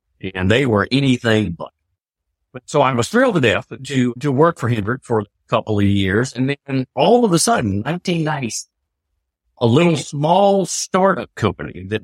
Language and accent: English; Rock Hill, South Carolina, United States; accent: Southern; my hometown of Rock Hill, South Carolina. You probably picked up on the Southern accent here